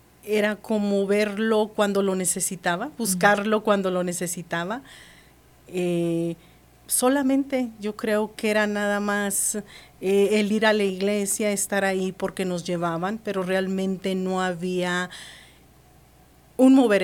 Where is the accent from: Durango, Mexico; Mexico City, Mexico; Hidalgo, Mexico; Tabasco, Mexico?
Durango, Mexico; now in United States; Yo soy de Durango, Durango, México.